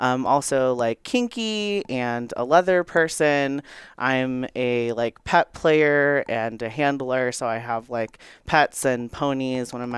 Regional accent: Houston, Texas, United States; I grew up in Houston.

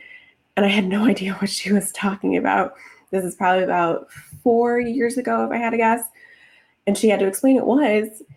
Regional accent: Chicago, Illinois, United States; so I'm actually from Chicago. I live and work in Florida now, but I'm from Chicago.

